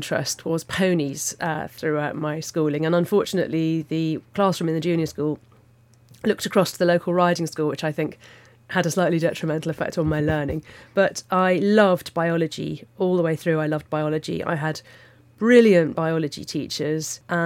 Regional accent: South East England, United Kingdom; No, I'm not. I grew up in Surrey. It wasn't rural, but where our house was, there was common land opposite and then woods and golf courses round it. So there was always quite a sort of country feel.

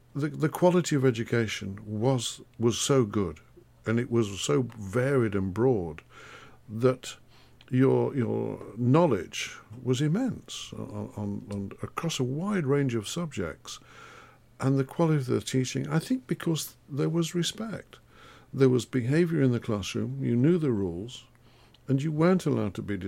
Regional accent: East Midlands, United Kingdom; born there; I was born in Derbyshire, a small town on the edge of the Peak District. And an only child.

